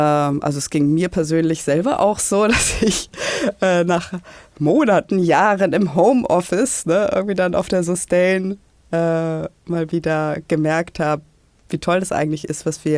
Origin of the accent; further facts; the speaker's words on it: Hamburg, Germany; Als ich dann für längere Zeit mal wieder in Hamburg war, meine Heimatstadt